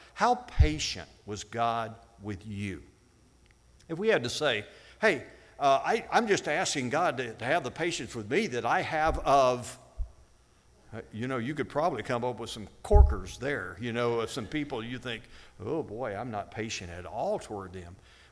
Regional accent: Ireland; I'm Irish. You can go on.

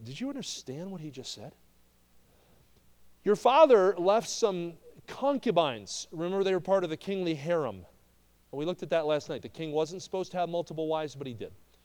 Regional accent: New Jersey, United States; Okay, I grew up in New Jersey. We'd get a fair amount of snowstorms.

